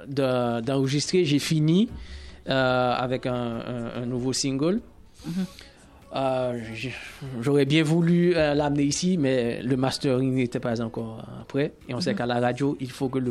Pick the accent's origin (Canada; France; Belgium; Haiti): Haiti; Moi, j'ai grandi en Haïti.